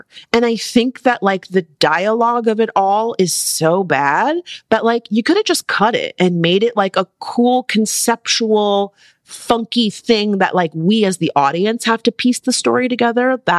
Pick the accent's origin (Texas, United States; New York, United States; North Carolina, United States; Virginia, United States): New York, United States; Bronx; that I heard when I was growing up in the Bronx. You remember I'm from the Bronx. This is one that we told on the block.